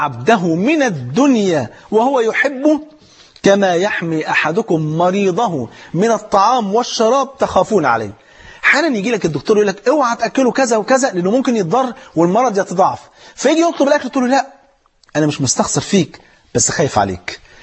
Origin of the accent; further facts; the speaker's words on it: Egypt; واحد مليونير مرة معدي على أرض فلاحين عندنا في مصر